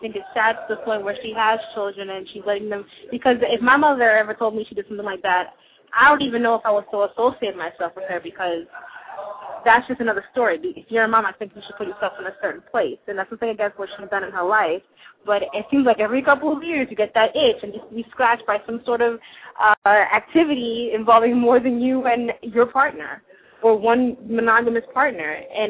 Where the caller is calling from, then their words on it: New York, United States; New York. Let's just New York.